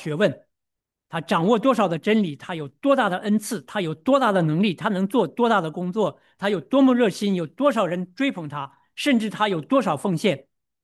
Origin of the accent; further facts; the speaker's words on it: China; 我们中国人有一个很流行的名字哈，叫做来福